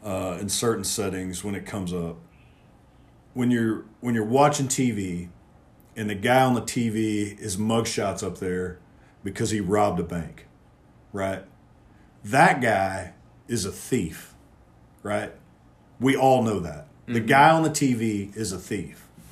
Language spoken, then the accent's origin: English; United States; I fully support, as an American, I firmly believe that you have the constitutionally protected right to say anything you want to say.